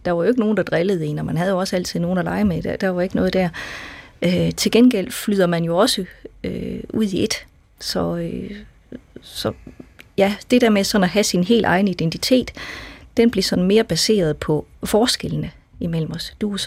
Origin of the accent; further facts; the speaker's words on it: Horsens, Central Denmark Region, Denmark; Ja, jeg kommer fra Horsens, og jeg bor i en lille by lige uden for Horsens, der hedder Lund.